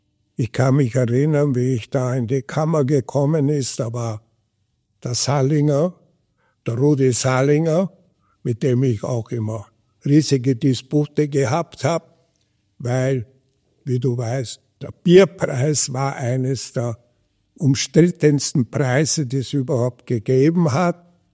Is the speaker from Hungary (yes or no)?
yes; Hungary; dass ich als Ungar und als Pusterkind eigentlich doch ganz gut Skifahren erlernen durfte.